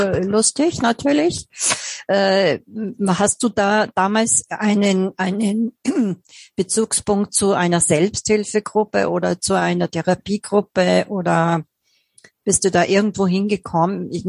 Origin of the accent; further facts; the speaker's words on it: Austria; jetzt könnt ihr hören, ich komme auch aus Österreich